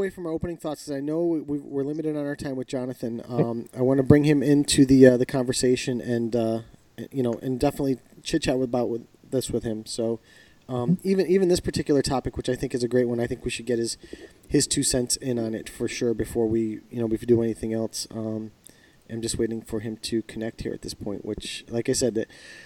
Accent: United States; but for me as an American, and I think for you as an American

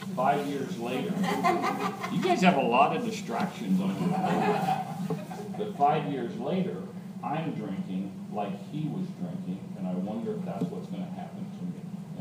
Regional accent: Phoenix, Arizona, United States; I grew up in South Phoenix not the ghetto necessarily, because that's kind of downtown, but we were out on the edge of town. But I grew up in a really bad poor part of town.

